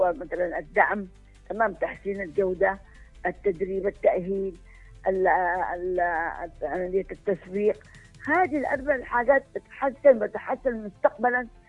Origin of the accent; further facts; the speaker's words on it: Yemen; بتقلل من البطاله الموجوده عندنا في اليمن